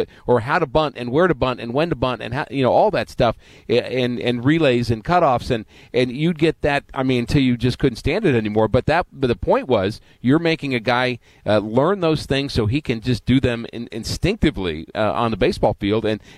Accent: New York, United States; I grew up in New York, and I want to say we played 16 games, something like that.

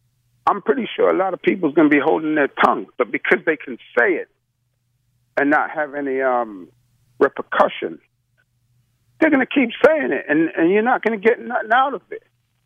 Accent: London, United Kingdom; now in United States; But I grew up in London, England, and I came to the United States in 1976.

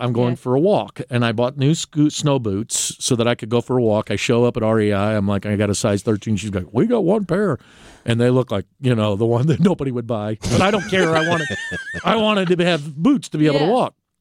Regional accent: St. Charles, United States; I grew up in St. Charles

